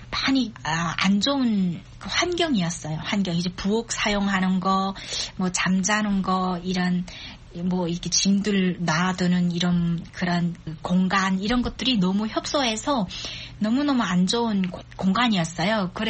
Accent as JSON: {"language": "Korean", "country": "North Korea", "moved": "as an adult", "lives_now": "South Korea", "said": "저희가 탈북을 뭐 20대 후반쯤에 탈북을 했고 뭐 그러니까 뭐 한 30대 초반에 원격이 되잖아요."}